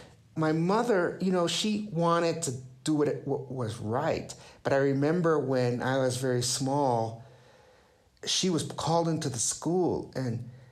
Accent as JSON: {"language": "English", "country": "Guatemala", "accent": "Spanish", "first_language": "es", "second_language": "English", "said": "They used to also take me out of classes and make me have pronunciation lessons to get rid of my Spanish accent."}